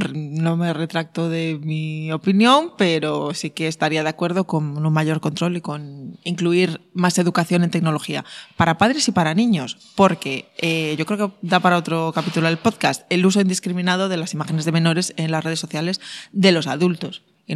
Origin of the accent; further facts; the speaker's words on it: Vigo, Galicia, Spain; aunque yo soy de Vigo, pues no pasa nada.